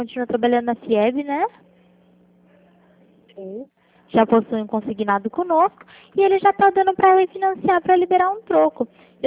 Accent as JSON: {"language": "Portuguese", "town": "Pirassununga", "region": "São Paulo", "country": "Brazil", "said": "Eu sou de Pirassununga."}